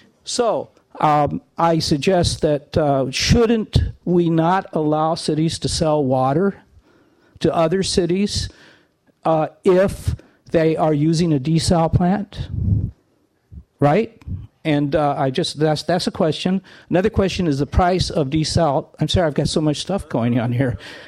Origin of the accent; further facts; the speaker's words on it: Morro Bay, California, United States; I'm from Morro Bay, and my questions are not organized